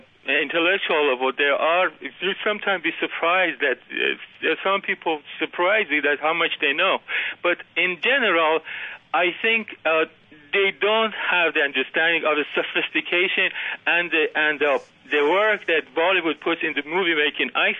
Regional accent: Tehran, Tehran Province, Iran; I grew up in Tehran, Iran

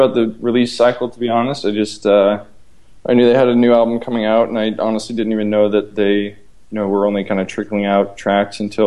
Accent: Midwest, United States; you know, like growing up in the Midwest, just these kind of rambling summer days of just, you know, shenanigans and enjoyment

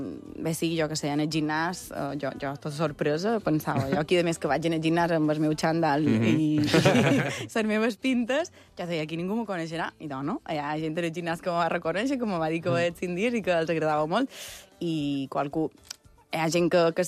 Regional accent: Sencelles, Balearic Islands, Spain; now in Palma, Spain; Jo vaig néixer a Sencelles, he viscut pràcticament tota la meva vida a Sencelles, visc a Palma des de fa un poc més de 4 anys

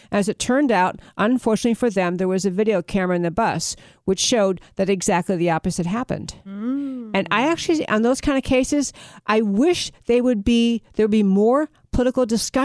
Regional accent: Schenectady, New York, United States; I grew up in Schenectady in upstate New York, and University of Albany is right down the road from Schenectady.

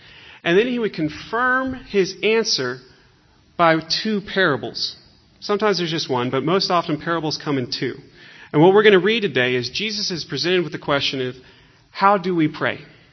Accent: Texas, United States; now in Jerusalem, Israel; I'm from Texas. And from time to time, I get a little homesick, because I miss things about Texas, like beef. And you have to live in Jerusalem to get that one.

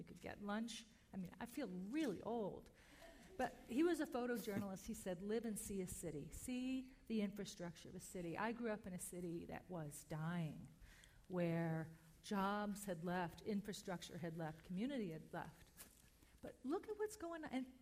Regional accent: Cleveland, Ohio, United States; I grew up in Cleveland.

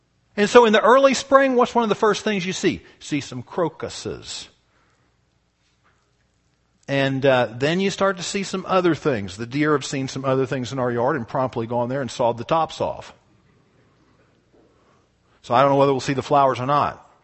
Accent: the South, United States; I'm from the South, just like maters.

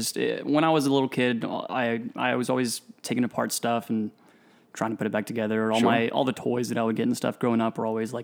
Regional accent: Croatia; born there; first language Croatian; English is a second language; Well, I was born in Croatia. It's in Eastern Europe.

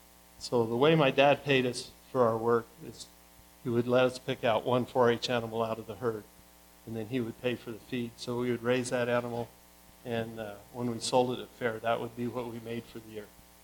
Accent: Del Norte, Colorado, United States; also born or lived in Walsenburg; So I really don't remember much about Walsenburg, which is probably a good thing. So growing up in Del Norte, we weren't particularly, life was hard there to start with.

